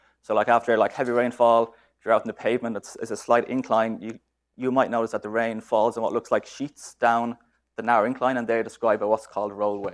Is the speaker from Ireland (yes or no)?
yes; Ireland; for those of you who don't know me yet. And as I'm Irish